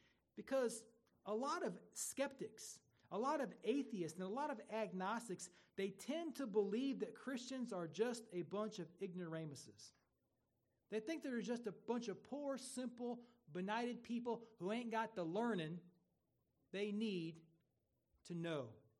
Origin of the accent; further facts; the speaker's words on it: Craigsville, United States; And I told that lady that I was from Craigsville, she was like, can anything good come from Craigsville?